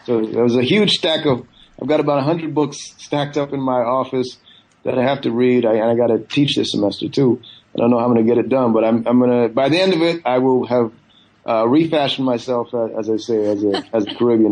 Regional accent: California, United States; also born or lived in Guyana; my family moved to the U.S. I grew up in Northern California beginning in the 1980s.

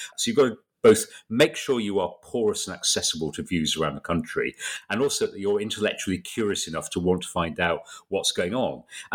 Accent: Bradford, Yorkshire and the Humber, United Kingdom; and I was from Bradford

